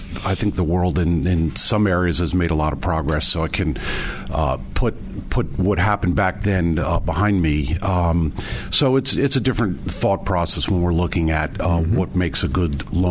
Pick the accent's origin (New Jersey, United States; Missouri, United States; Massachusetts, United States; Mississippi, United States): New Jersey, United States; Springfield; Springfield, New Jersey.